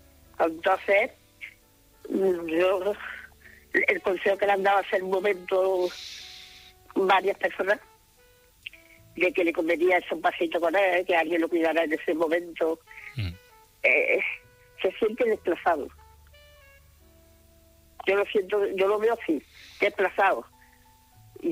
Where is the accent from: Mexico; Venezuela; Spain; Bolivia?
Spain; Andalusia; Arán, un pueblo muy cerquita de Sevilla.